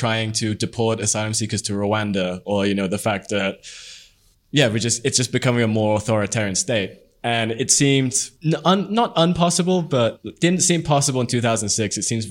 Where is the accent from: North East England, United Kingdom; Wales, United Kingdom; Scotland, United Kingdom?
Wales, United Kingdom; I'm Welsh, but, you know, British.